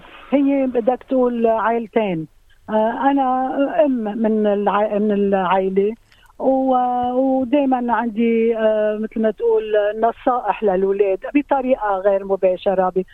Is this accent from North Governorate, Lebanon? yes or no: yes; Bqaa Kafra, North Governorate, Lebanon; ونحن من عنا من ضيعتنا بيكون القديس من باع كفرة